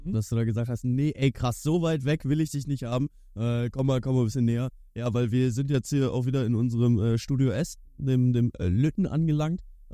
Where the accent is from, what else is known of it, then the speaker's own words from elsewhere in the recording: Cologne, North Rhine-Westphalia, Germany; ich bin Kölner. Ich bin Kölner durch und durch.